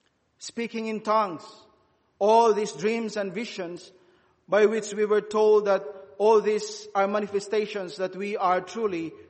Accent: Philippines; I am a Filipino. I was born into a very devout Roman Catholic family.

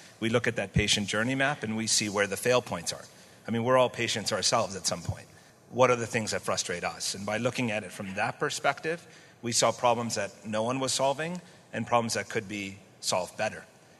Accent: Canada; now in Manila, Philippines; I'm actually from Canada. I'm non-Malaysian, but I do love it here. So I'm actually based in the Philippines out of Manila.

